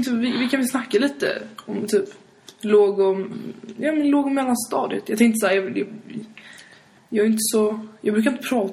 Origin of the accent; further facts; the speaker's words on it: Stockholm, Stockholm County, Sweden; Jag växte upp i Stockholm, det är helt annorlunda.